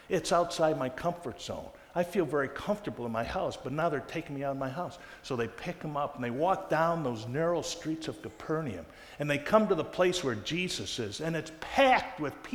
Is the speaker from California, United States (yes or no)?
yes; California, United States; I'm from California. I don't know if you can tell that or not, but I just love California.